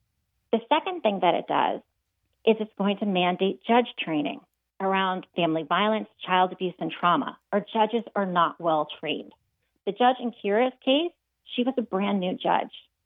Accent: New York, United States; And from there, I really started to look at New York State, my hometown.

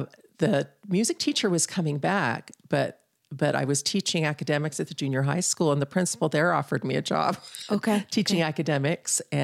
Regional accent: California, United States; And I'm a Western girl. You know, I grew up in California.

